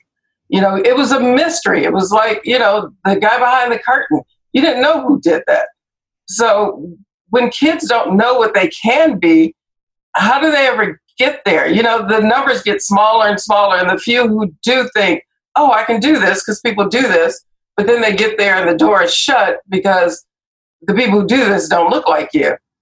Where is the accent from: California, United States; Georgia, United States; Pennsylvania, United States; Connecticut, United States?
California, United States; Compton; Look, I grew up in Compton, like Matt said.